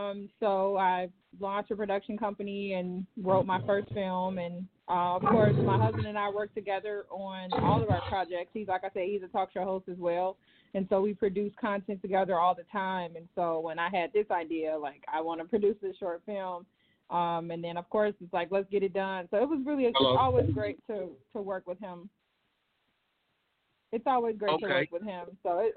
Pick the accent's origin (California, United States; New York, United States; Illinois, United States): Illinois, United States; Chicago; We're from Chicago.